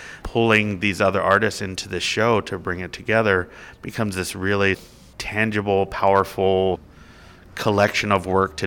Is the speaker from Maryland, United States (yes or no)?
yes; Baltimore, Maryland, United States; I grew up in Southwest Baltimore. It's very working class, blue collar, and black velvet paintings were pretty common in the houses that I grew up in.